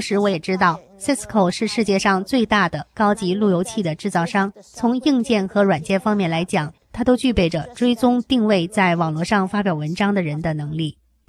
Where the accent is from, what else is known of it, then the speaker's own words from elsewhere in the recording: Hong Kong; 我在香港长大的时候，听到了很多关于中国大陆闹饥荒的情况。